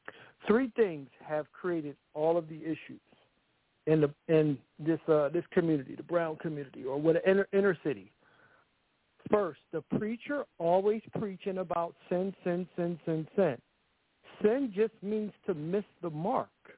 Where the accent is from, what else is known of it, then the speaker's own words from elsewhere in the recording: Philadelphia, Pennsylvania, United States; but I grew up in East Falls Housing Projects. I'm from Philadelphia.